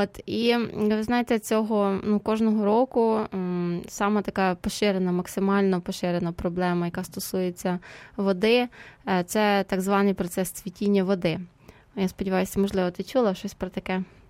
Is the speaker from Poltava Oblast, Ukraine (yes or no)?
no; Ternopil Oblast, Ukraine; я родом з Тернопільщини